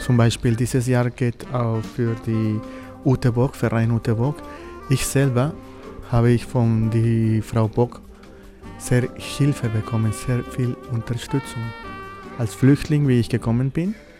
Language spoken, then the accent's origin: German; Colombia; Ursprünglich komme ich aus Kolumbien und das ist diese Verbindung, die ich in meine Knochen habe mit der Musik.